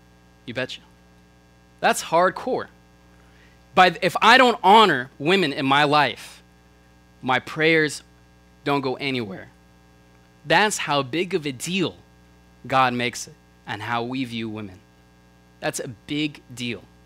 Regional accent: Georgia, United States; So I'm from Georgia, for all you southern people

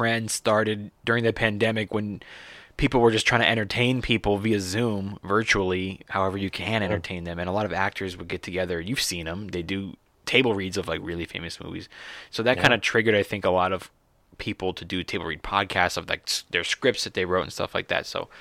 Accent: Los Angeles, California, United States; I've never showcased in Los Angeles, my hometown.

